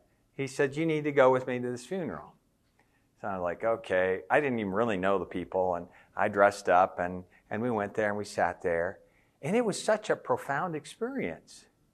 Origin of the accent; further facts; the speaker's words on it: Denver, Colorado, United States; I told you I grew up in Denver. And when my dad was 94, I was visiting him in Denver.